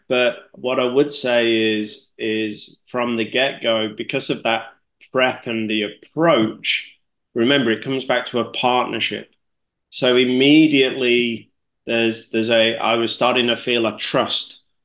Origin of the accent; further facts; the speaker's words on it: United Kingdom; I'm a Brit.